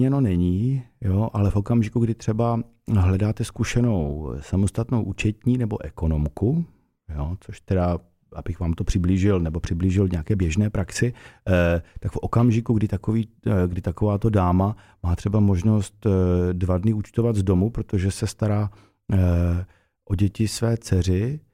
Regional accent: Brno, South Moravian Region, Czechia; To se tak u nás v Brně říká.

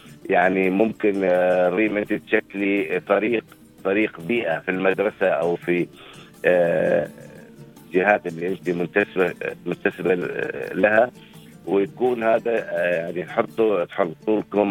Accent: United Arab Emirates; لما نقول إحنا أنا إماراتي، طيب أنا إماراتي بشو؟

